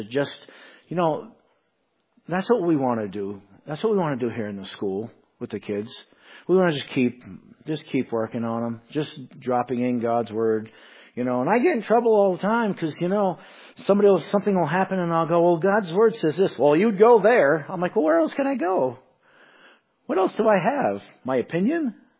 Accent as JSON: {"language": "English", "town": "Portsmouth", "region": "New Hampshire", "country": "United States", "said": "I'm from Maine, New Hampshire, Portsmouth, New Hampshire."}